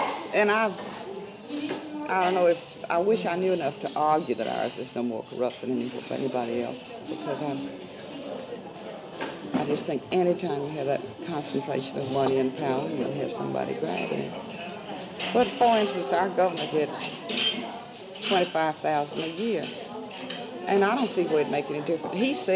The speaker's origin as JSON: {"language": "English", "town": "Philadelphia", "region": "Mississippi", "country": "United States", "said": "Well, I'm from Mississippi, and I know more about it at the local level, like the board of supervisors and whatnot."}